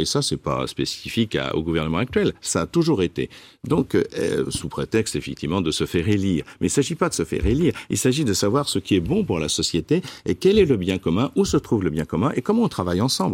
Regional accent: Paris, Île-de-France, France; oui, je suis parisien

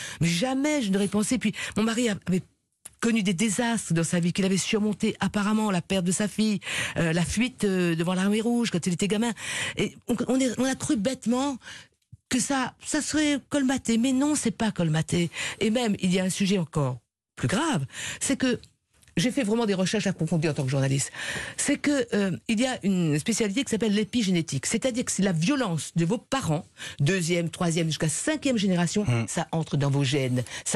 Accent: Réunion, France; je viens de l'île de la Réunion, il y a beaucoup de violence chez nous.

